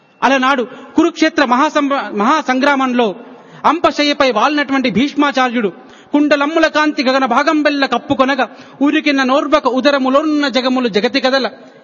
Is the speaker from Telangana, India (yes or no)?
yes; Telangana, India; స్వామి నేను ఆదిలాబాద్ జిల్లా నుంచి అని జవాబివ్వగా